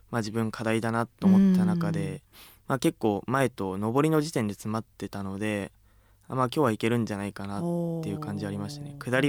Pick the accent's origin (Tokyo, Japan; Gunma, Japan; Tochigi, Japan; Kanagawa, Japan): Gunma, Japan; 前の2人が地元の群馬の一緒の先輩で